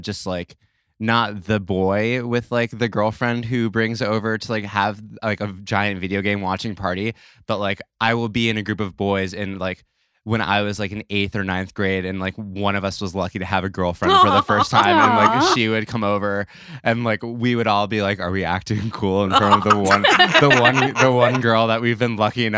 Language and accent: English; New York, United States; I grew up in New York and like the winter months when there's nothing